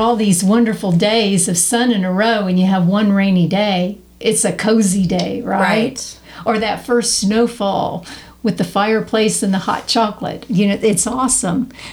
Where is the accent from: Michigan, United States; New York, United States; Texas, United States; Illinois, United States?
Texas, United States; I was raised in Texas and the sun's out all the time.